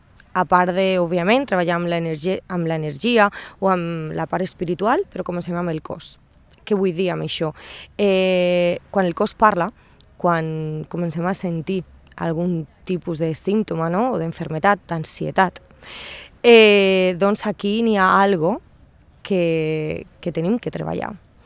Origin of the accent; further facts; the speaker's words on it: Alicante, Valencian Community, Spain; jo soc d'Alacant